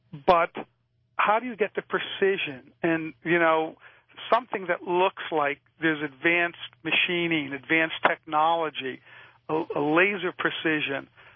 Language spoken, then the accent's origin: English; New York, United States; I'm from New York originally, too, so hi in Brooklyn.